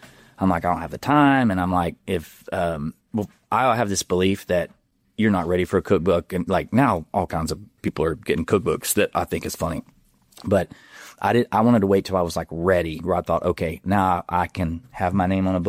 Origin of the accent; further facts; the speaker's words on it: Tennessee, United States; also born or lived in Alabama; I'm from Tennessee and Alabama.